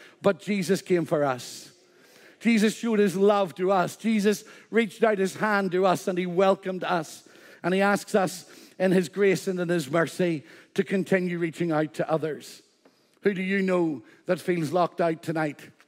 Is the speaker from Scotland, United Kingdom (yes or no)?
no; Northern Ireland, United Kingdom; I'm an Ulsterman. I'm an Irishman. I'm a British man. And I'm a European.